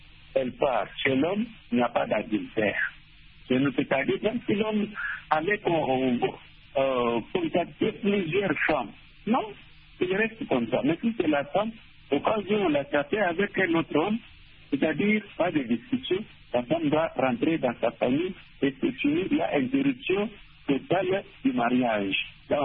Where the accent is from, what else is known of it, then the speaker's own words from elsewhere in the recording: DR Congo; chez nous, en République démocratique du Congo